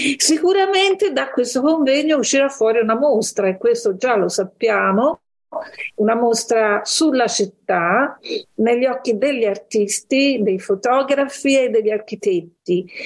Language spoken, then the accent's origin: Italian; Florence, Tuscany, Italy; perché siamo fiorentini e dimentichiamo questo